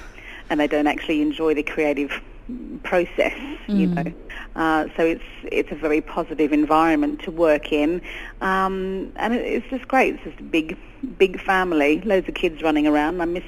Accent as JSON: {"language": "English", "country": "Australia", "said": "I'm originally from Australia."}